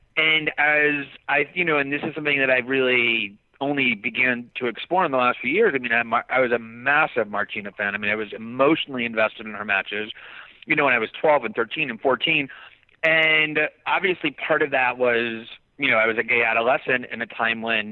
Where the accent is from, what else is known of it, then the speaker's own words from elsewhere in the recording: Fort Lauderdale, Florida, United States; we grew up in Fort Lauderdale, very close to where Chris Evert grew up.